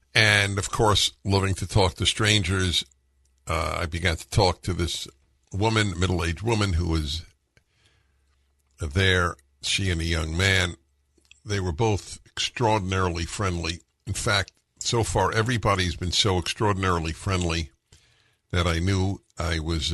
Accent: California, United States; I'm from California, I know a lot of people are moving here from California

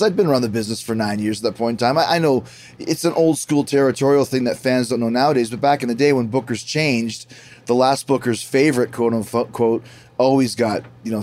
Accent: Winnipeg, Manitoba, Canada; I grew up in Winnipeg.

